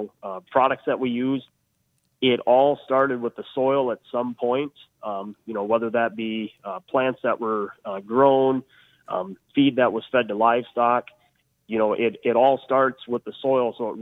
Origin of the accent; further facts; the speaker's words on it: South Dakota, United States; Yes, I was born and raised on the farm where I'm currently residing